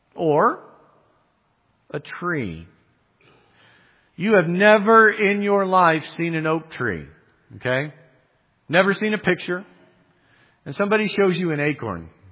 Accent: Midwest, United States; Okay, I'm from the Midwest. I've seen a whole lot of stalks of corn.

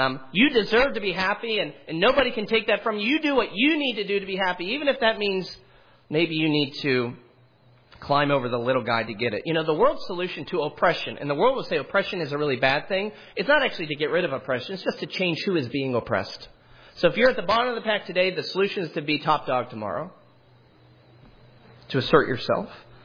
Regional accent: Hollidaysburg, Pennsylvania, United States; And then eventually what you learn to do when you're from Hollidaysburg is you just say, I'm from Pittsburgh. It's 3 hours away

